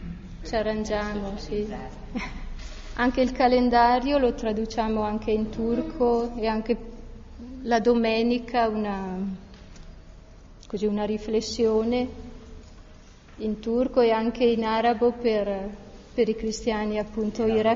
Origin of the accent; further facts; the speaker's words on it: Trento, Trentino-Alto Adige, Italy; Ecco, noi veniamo da Trento, l'avete già capito, penso, dal mio accento.